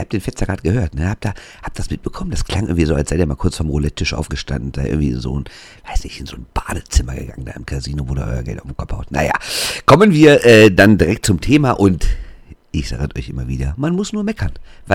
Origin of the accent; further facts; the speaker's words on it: Rhineland, Germany; für mich als Rheinländer natürlich ein absoluter Traum